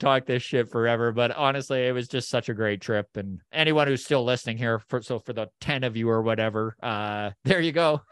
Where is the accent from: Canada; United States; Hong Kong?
Canada; did it ever make me appreciate being Canadian and the luck of the birth lottery that we win here in Canada, being born here?